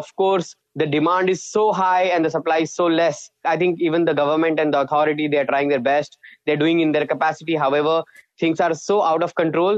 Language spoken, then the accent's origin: English; India; not because I'm an Indian, not because it's affecting me